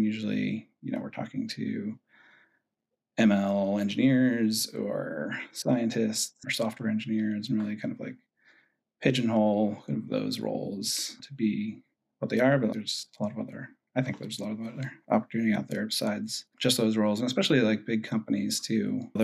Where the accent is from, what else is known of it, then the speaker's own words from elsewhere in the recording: New Haven, Connecticut, United States; Yeah, so I hail from Connecticut, which is not notable for maybe many things, but one thing it is notable for, I think, is pizza. I'm from New Haven, or suburbs of New Haven.